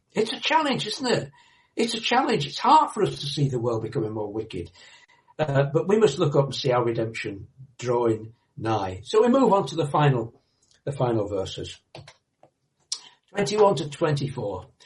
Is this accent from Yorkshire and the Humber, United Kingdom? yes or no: yes; Yorkshire and the Humber, United Kingdom; I'm not a Philistine. I'm a Yorkshireman.